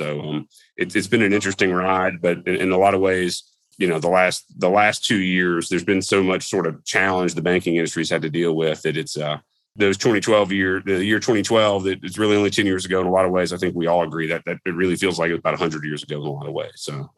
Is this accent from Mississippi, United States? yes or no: yes; Tupelo, Mississippi, United States; also born or lived in Shanghai, China; spent the beginning of my career working for a local furniture manufacturer that was based in Tupelo, my hometown, that had a global supply chain sourcing components out of China. I lived in Shanghai